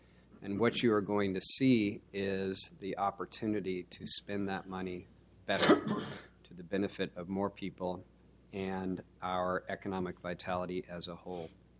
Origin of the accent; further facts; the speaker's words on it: Newport, Oregon, United States; As a family who went through tough times as Oregon went through recessions, growing up in Newport, my family sought assistance